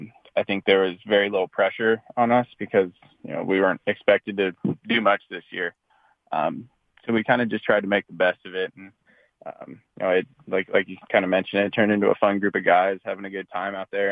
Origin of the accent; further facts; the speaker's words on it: West Covina, California, United States; Yeah, I'm more, I grew up in West Covina, and then, like you said, went to college in San Diego.